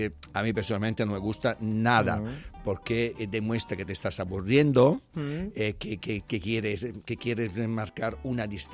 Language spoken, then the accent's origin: Spanish; Italy; Spanish is a second language; now in Spain; Aquí en España te están diciendo casi siempre, mira las manos, no sé qué, no sé cuánto. Nosotros de niño, de verdad, en Italia todo lo contrario